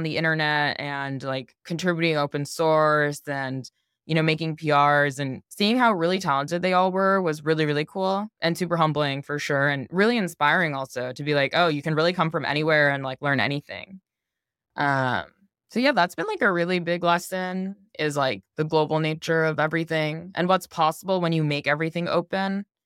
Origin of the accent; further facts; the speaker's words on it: United States; Like, I think I grew up in America, and I previously had only really worked with people who had like pretty similar backgrounds to me